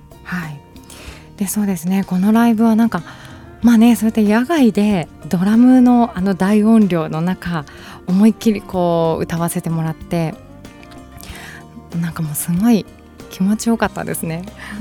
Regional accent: Iwata, Shizuoka, Japan; 私ね、まあ、岩田出身ということなので袋井はすぐ隣なんですけどね

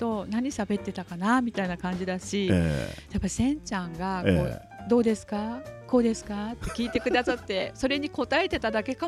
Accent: Ikebukuro, Tokyo, Japan; born there; now in Funabashi, Japan; もともと船橋に今は暮らしておりますが、千葉県出身ではなく東京都の池袋で生まれて、千葉にお引越ししてきました。今は船橋で暮らしておりますが、とても自然と都会が半々くらいにあるようなとこですかね。

